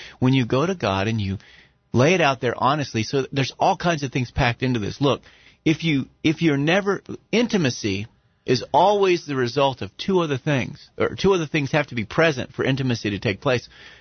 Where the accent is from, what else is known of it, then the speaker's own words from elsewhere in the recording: the South, United States; Now, I'm from the South, brother.